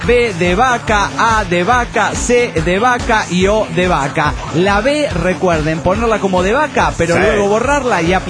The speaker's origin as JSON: {"language": "Spanish", "town": "Ecatepec", "region": "State of Mexico", "country": "Mexico", "said": "de Catepec."}